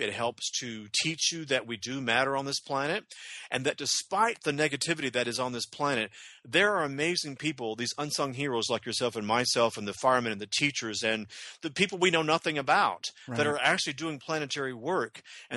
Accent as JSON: {"language": "English", "region": "Southern US", "country": "United States", "said": "And it's funny, too, because, you know, I'm from the South."}